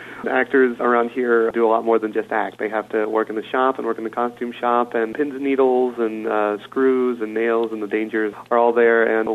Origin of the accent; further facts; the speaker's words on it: Petersburg, Indiana, United States; I grew up in Petersburg, Indiana, and I remember when I was a very, very young kid, like 6 or 7 years old